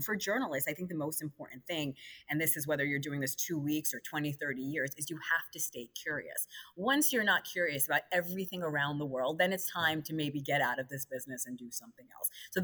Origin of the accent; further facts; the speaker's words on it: Pakistan; hey, I'm not Palestinian, I'm Pakistani.